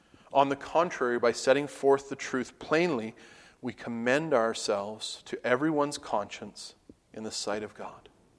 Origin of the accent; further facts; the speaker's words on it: Canada; Being Canadian and our guy won and our guy broke the record.